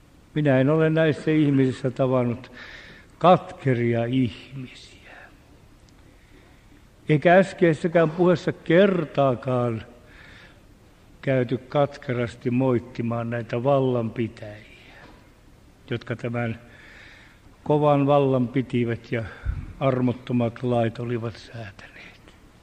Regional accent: Uukuniemi, South Karelia, Finland; No ne ukot tiesi, että minä olen Uukuniemeltä kotosi

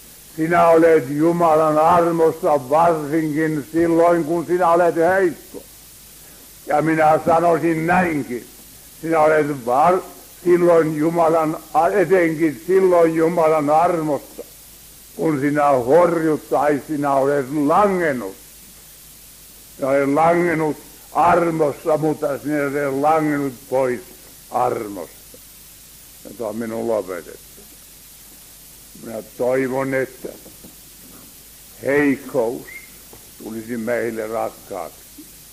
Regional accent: Oulu, North Ostrobothnia, Finland; minä muistan lapsuudessa, niin siellä Oulussa, kun oli asuntoja paljon saatavissa, niin ihmiset muuttivat yhtä mitta.

